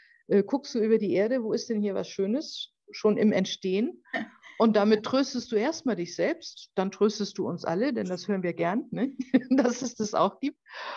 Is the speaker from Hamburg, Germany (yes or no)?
yes; Hamburg, Germany; Als Siebenjährige war ich in der Schule, damals als Schulkind in Hamburg